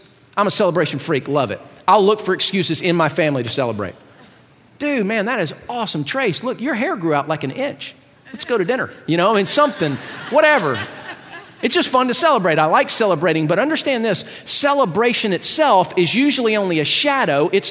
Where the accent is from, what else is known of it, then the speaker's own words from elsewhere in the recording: Athens, Georgia, United States; born there; I was born in Athens, Georgia, where the school is